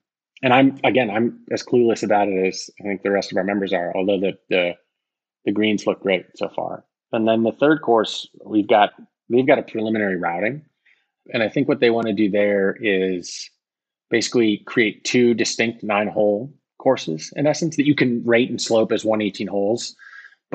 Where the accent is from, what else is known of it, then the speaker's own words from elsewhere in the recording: Chicago, Illinois, United States; now in Charleston, United States; I've been in Charleston for 9 years, but I'm from Chicago originally